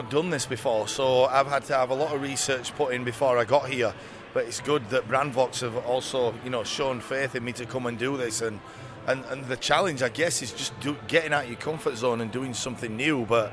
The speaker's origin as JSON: {"language": "English", "region": "England", "country": "United Kingdom", "said": "we're really all glad as English people that they're playing so well."}